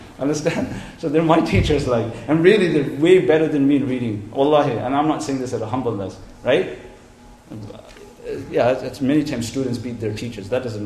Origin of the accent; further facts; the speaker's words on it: Richmond Hill, Ontario, Canada; I grew up in a mahal where there was no Muslims, no masjid, nothing. That's where I grew up, in Canada.